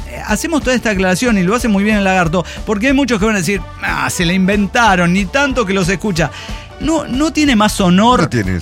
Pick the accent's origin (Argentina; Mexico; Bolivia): Bolivia; now in Brazil; Bueno, soy boliviano, pero vivo hace 12 años en Brasil.